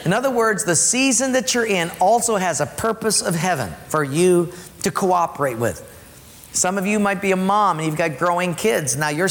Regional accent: Palolo, Hawaii, United States; I'm from Palolo, right?

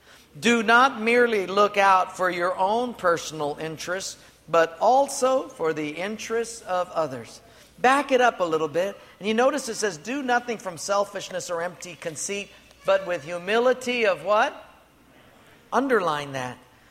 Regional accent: Honolulu, Hawaii, United States; And I'm a boy from Palolo Valley, and so I'm looking.

